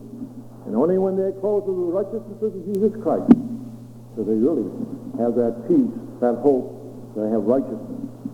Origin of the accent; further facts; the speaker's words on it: Maine, United States; He says, well … where do you come from? I said, I come from Maine. He said, I thought so. From your accent